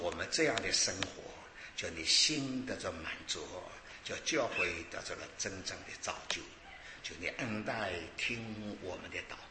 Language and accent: Chinese; China; 特别我们中国人，跟你讲话了，不要听他的话，要了解他会话的背后一个味道的。